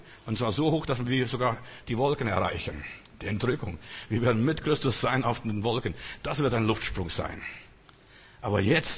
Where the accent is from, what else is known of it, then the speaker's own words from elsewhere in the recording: Germany; Ich bin nicht mehr Deutscher. Ich bin Deutscher.